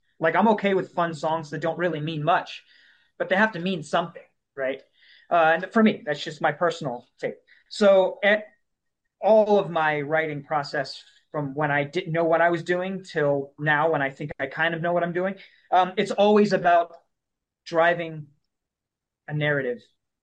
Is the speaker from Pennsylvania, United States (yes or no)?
no; Ocala, Florida, United States; now in Los Angeles, United States; Originally, I was born in Florida, and then spent the majority of my life in Central Florida, in Ocala, so horse country.